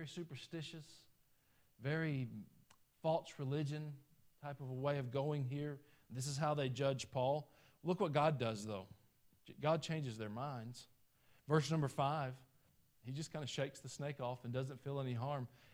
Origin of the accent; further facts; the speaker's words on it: United States; I'm an American. We see things different than the rest of the world, I think.